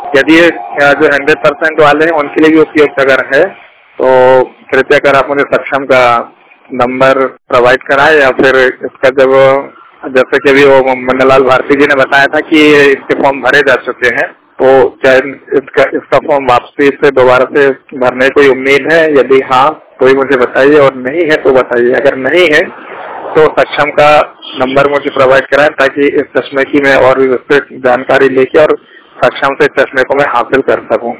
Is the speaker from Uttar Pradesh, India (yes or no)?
no; Jabalpur, Madhya Pradesh, India; now in Ujjain, India; मैं दृष्टिबाधित हूँ और एमपी जबलपुर का रहने वाला हूँ और उज्जैन में कार्यरत हूँ।